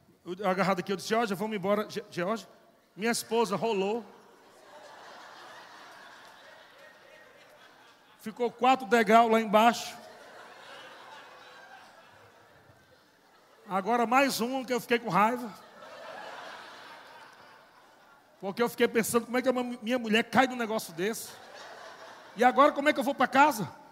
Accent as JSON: {"language": "Portuguese", "town": "Natal", "region": "Rio Grande do Norte", "country": "Brazil", "said": "Já notaram que eu sou nordestino? Já, né? Sou de Natal, Rio Grande do Norte."}